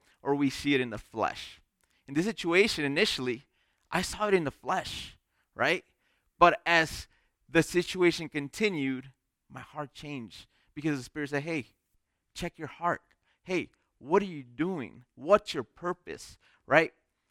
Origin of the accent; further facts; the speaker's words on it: Chicago, Illinois, United States; And I'm from a pretty decent-sized city. I'm from Chicago, and I grew up there.